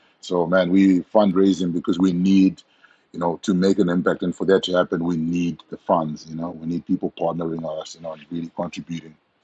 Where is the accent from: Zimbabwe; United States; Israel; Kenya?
Zimbabwe; I was born and raised in Zimbabwe.